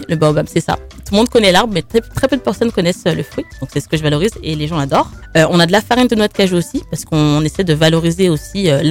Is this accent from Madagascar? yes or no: no; Côte d’Ivoire; first language Malinke; also born or lived in France; ça veut dire c'est bon en malinké, ma deuxième langue maternelle, puisque je suis franco-ivoirienne.